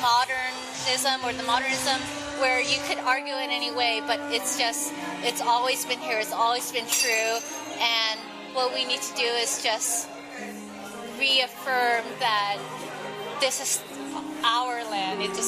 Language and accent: English; Oakland, California, United States; now in Los Angeles, United States; I come from a clan of 60 relatives, like, blood relatives. In Oakland, California, and I grew up in Oakland, California, and I come from Oakland, California.